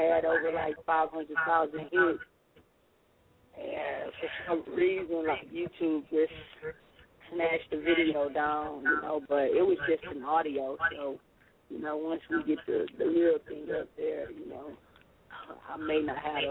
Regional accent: Lake Charles, Louisiana, United States; I mean, I'm from Lake Charles, Louisiana.

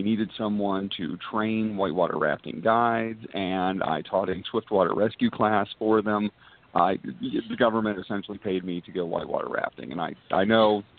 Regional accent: Michigan, United States; I grew up in Southeast Michigan, where it essentially looks a lot like Ohio.

